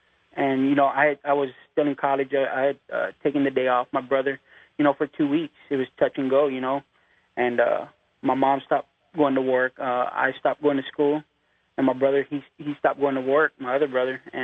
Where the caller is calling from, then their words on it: San Antonio, Texas, United States; Okay, I'm calling from San Antonio.